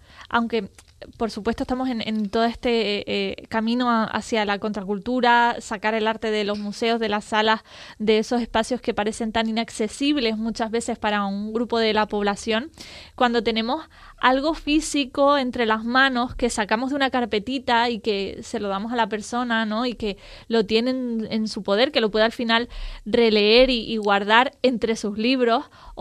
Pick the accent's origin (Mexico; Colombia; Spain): Colombia; en torno a todo esto de la identidad migrante, como colombiana y demás